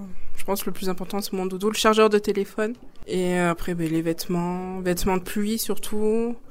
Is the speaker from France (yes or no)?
yes; Decazeville, Occitanie, France; j'ai 19 ans et je viens de Decazeville.